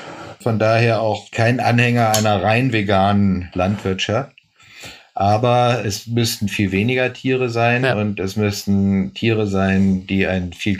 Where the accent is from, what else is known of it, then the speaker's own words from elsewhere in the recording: Stuttgart, Baden-Württemberg, Germany; now in Berlin, Germany; Nee, ich komme aus Stuttgart.